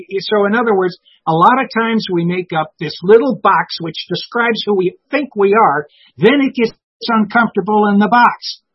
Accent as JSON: {"language": "English", "town": "Chagrin Falls", "region": "Ohio", "country": "United States", "said": "because I'm from Chagrin Falls, Ohio, I could tell you his name was originally Tom Conway before it was changed"}